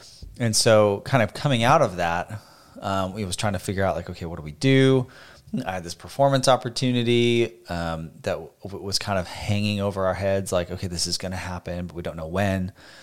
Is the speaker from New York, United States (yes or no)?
no; Phoenix, Arizona, United States; also born or lived in Boston; now in Nashville, United States; We are both born and raised in Phoenix, Arizona. We lived in Boston for a few years, and then we went back to Phoenix, and now we're in Nashville, and we've been in Nashville since 2019.